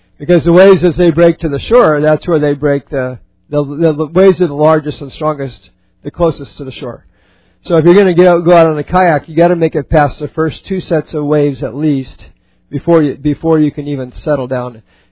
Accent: Alaska, United States; I grew up in Alaska, so all of my growing up days were in Alaska. And from where I lived, you could see the ocean.

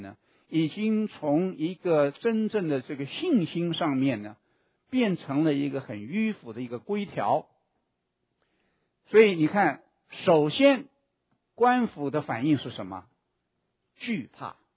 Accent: China; 那么你就像我们中国人讲的，天高皇帝远

